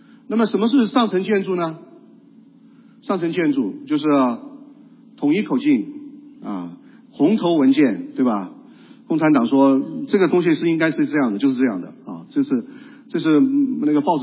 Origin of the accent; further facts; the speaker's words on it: China; 我们从大陆来的人